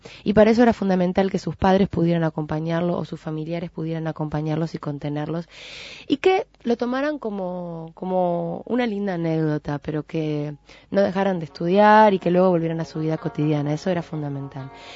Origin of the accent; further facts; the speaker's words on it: Uruguay; todos los que participamos de Miss Tacuarembó somos uruguayos, la mayoría viven aquí